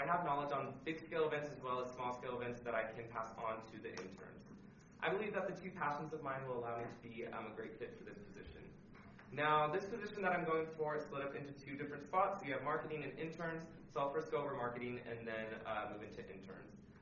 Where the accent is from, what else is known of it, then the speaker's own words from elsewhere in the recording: Reno, Nevada, United States; I'm from the Reno area and was going to live at home my first year.